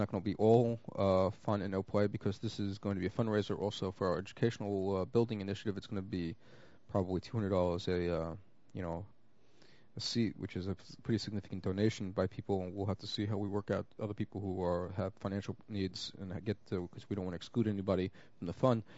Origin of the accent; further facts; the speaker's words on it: Brooklyn, New York, United States; I'm from Brooklyn. Not only am I from Brooklyn, but I was 13 years old in 1976 when the Saturday Night Fever disco craze was first hitting.